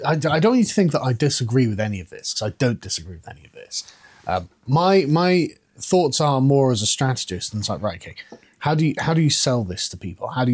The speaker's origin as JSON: {"language": "English", "region": "England", "country": "United Kingdom", "said": "as an Englishman, what you're describing just sounds like heaven to me"}